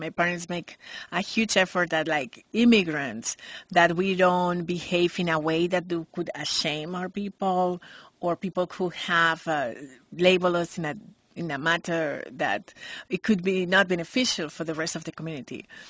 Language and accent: English; Spain; also born or lived in United States; I feel that I will not be real if I said I'm only from Spain, because I'm also very African and I really love to be from African roots. And at the same time, professionally, I grow in America and I love United States